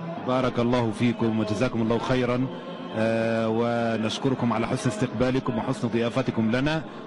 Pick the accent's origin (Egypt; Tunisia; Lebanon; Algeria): Egypt; وشاركت في عدة مسابقات أخرى محلية عندنا في مصر